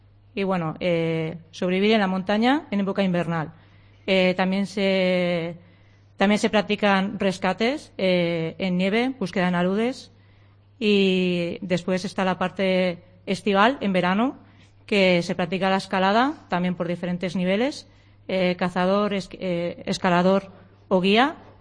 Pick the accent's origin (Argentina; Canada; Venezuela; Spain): Spain; San Vicente de la Barquera, Cantabria; De San Vicente la Barquera.